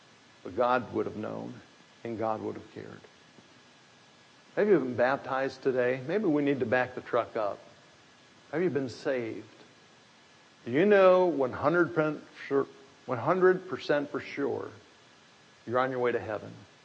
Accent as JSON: {"language": "English", "town": "Grand Rapids", "region": "Michigan", "country": "United States", "said": "of Grand Rapids, it's half Polish and it's half Dutch. My wife is from the Dutch side. She's Dutch. I'm from the Polish side, but I'm not Polish."}